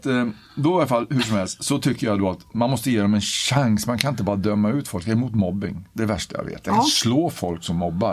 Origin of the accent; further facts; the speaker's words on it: Sweden; Nå så in i helskotta över att jag var svensk. Jag är så glad att jag är svensk.